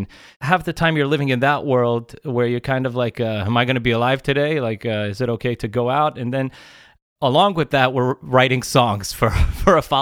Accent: Israel; It can't be, we're from Israel and we're showing how bad it, you know, we tried to show both sides so anyone can relate to it

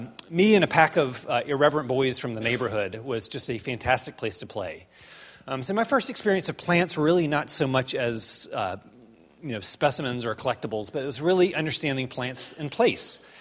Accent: Birmingham, Alabama, United States; I grew up in Birmingham, Alabama. I was a suburban kid. We lived on the edges of Birmingham.

